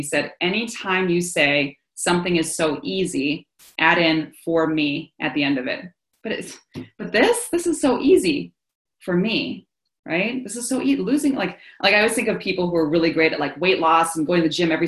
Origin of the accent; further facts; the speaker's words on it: Japan; I grew up over in Japan on a military base. My father's full Japanese, my mom was American. So I was in this very bicultural place, you know, growing up.